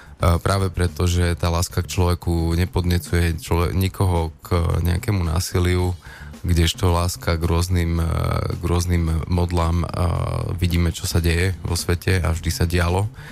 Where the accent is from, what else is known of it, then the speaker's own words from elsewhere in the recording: Košice, Košice Region, Slovakia; a ja som z Košic